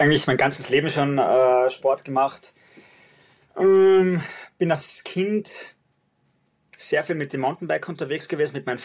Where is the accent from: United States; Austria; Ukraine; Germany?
Austria; Leogang, Salzburg; ich komme aus dem Salzburger Land. Das ist ja nicht unbedingt typisch von der Region, wo ich herkomme, aus Leogang, dass man da Straßenläufer ist.